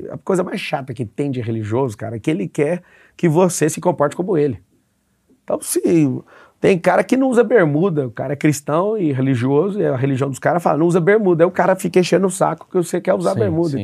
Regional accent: Goiânia, Goiás, Brazil; E vim de Goiás, de Goiânia.

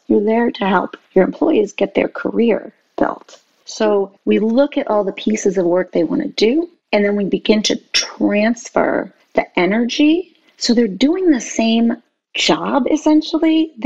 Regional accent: Boston, Massachusetts, United States; I'm from Boston, so Tom Brady and I have a complicated relationship

